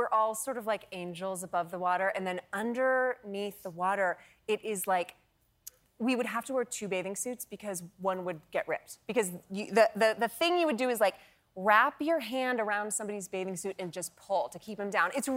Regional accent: California, United States; So I grew up in California.

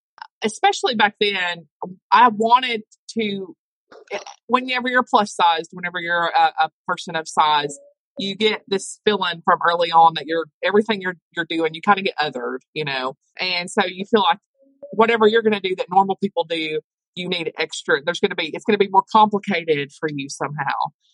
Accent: Tennessee, United States; Born and raised here. … I are from the same hometown, actually.

